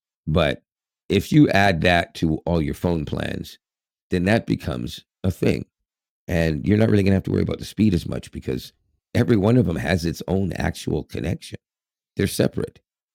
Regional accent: Canada; It's like they know I'm Canadian and they shoot at me.

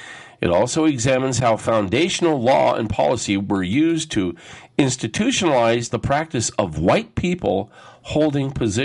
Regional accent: California, United States; But, you know, I just grew up here in California. I was born and raised in America.

